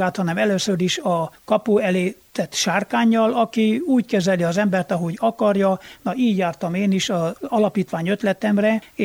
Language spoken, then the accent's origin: Hungarian; Gurghiu, Mureș County, Romania; Görgényben, az én szülőfalumban ütötte fel a tanyáját